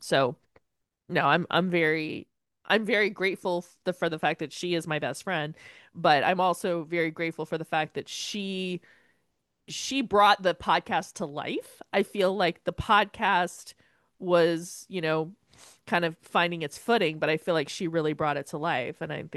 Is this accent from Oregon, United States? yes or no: no; Florida, United States; like I'm from Florida, you're from New Jersey originally.